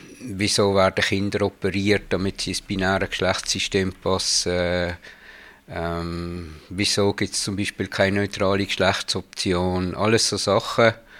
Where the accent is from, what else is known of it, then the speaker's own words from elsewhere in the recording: Bern, Switzerland; Ich bin in Bern geboren und bin hier gerade vis-à-vis an der ganzen Strasse aufgewachsen.